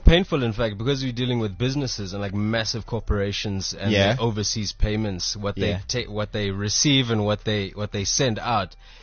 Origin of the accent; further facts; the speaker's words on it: Durban, KwaZulu-Natal, South Africa; I grew up in Durban, so there's no TV industry in Durban. There's no film industry in Durban.